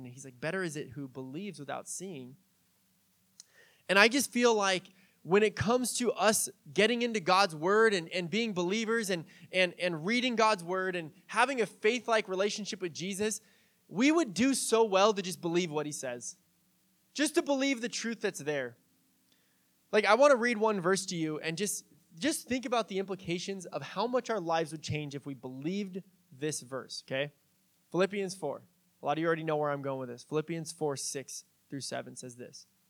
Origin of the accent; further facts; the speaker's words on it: San Diego, California, United States; When I got a job back in the day in San Diego. I'm from San Diego